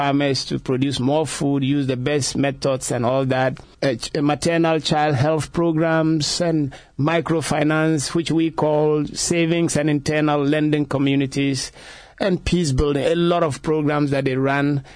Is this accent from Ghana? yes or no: yes; Ghana; That's my home country. That's where I reside right now.